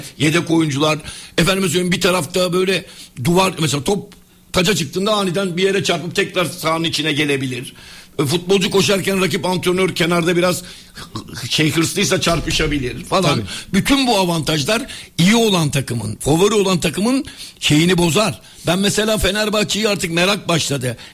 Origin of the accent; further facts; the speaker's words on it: Istanbul, Turkey; born there; Vefa statında yani Karagümrük statında doğdum ben orada doğdum. Benim doğum yerim orta sahada oldu.